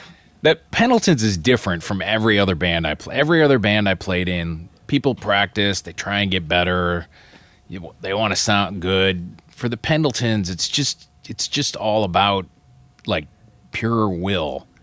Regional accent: Michigan, United States; now in New Orleans, United States; Michigan.

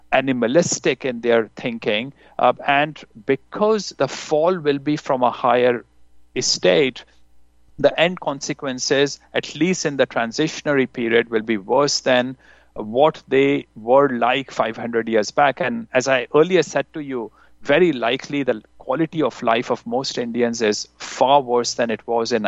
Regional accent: Canada; I'm a Canadian

